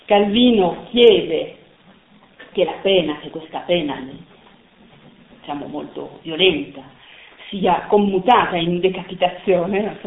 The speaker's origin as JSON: {"language": "Italian", "country": "Switzerland", "said": "perché ho studiato a Ginevra, perché sono svizzera"}